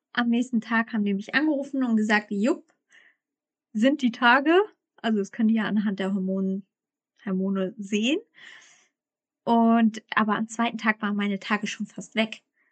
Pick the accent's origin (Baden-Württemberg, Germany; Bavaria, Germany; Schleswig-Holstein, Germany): Schleswig-Holstein, Germany; wir kommen aus Hamburg, also Schleswig-Holstein hinter Hamburg.